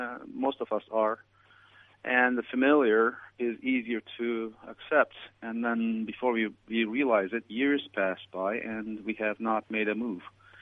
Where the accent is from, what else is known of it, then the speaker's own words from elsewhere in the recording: Turkey; I'm originally from Turkey, and he'd call me komşu, meaning neighbor.